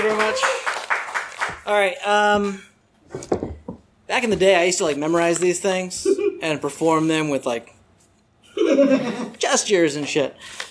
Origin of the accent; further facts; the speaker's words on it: Arizona, United States; First of all, because I'm from Arizona, and unbelievably shitty racism against me and my extended family is so ingrained